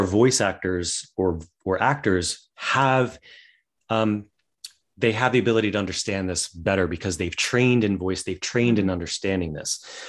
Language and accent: English; West Virginia, United States; Well, I grew up in West Virginia. So I grew up with like where it was all, you know, hillbilly talk all the time.